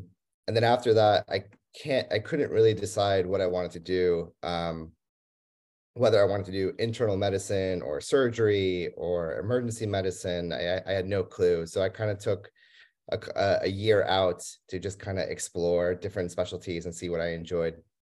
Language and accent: English; New Jersey, United States; I'm born and raised in New Jersey.